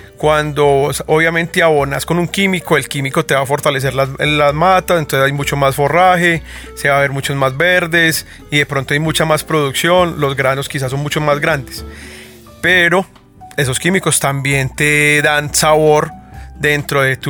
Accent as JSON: {"language": "Spanish", "country": "Colombia", "said": "Uno como colombiano, y quizás la mayoría de los caficultores, no sé, ni siquiera saben a qué sabe su propio café."}